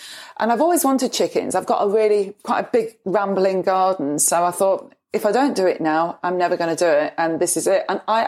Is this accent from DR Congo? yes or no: no; Sheffield, Yorkshire and the Humber, United Kingdom; also born or lived in Nottingham / Brighton / London; now in Devon, United Kingdom; you can probably tell by my accent. Mm-hmm. Yeah. So I was born in Nottingham, but lived most of my life in Sheffield. But I did spend 3 years in Brighton when I was at university and a few years in London after that. But I moved to Devon 5 years ago